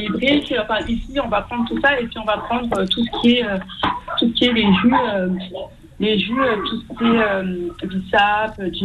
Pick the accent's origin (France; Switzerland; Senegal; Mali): Senegal; Méry, Fouta; Alors, moi, je suis originaire du Fouta, au niveau du Sénégal.